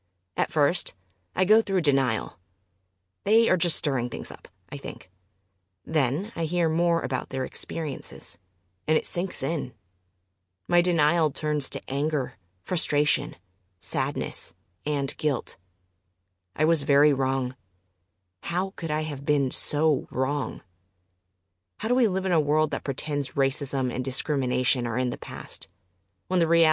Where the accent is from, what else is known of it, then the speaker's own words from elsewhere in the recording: Oakland, California, United States; also born or lived in Seattle; As a white girl, I feel lucky that I grew up in Oakland and South Seattle, both areas that were very racially, ethnically, and economically diverse.